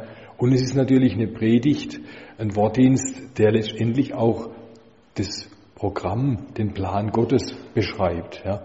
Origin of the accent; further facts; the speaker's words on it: West Germany, Germany; moved away; ich als Wessi, sage ich mal, als ich hierher kam nach der Wende